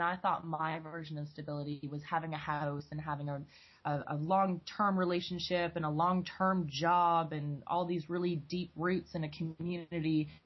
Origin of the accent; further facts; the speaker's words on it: Rocky Mountains, Canada; also born or lived in Ontario; I moved back to Canada as, you know, still a pretty young kid, and we lived across Canada. I grew up in the Rocky Mountains, and then we came to Ontario, which was amazing and different and very strange every time we'd move.